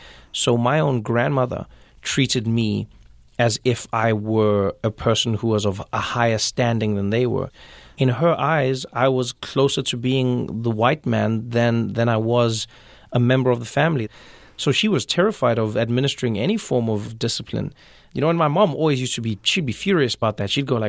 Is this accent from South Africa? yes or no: yes; South Africa; When I started writing the book, I thought I was writing a series of essays about growing up in South Africa and just a series of funny stories in and around how I had been brought up.